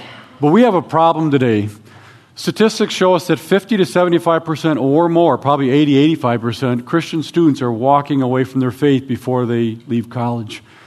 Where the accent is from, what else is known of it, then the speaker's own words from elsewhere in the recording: Wisconsin, United States; I did mention that I'm from Wisconsin. It's a real state, and we love our cheese and our Packers.